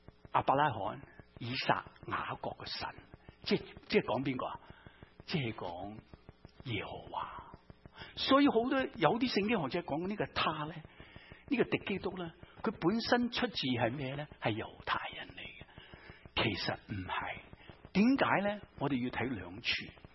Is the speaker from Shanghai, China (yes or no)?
no; Guangdong, China; 即是我们广东人讲得俗一点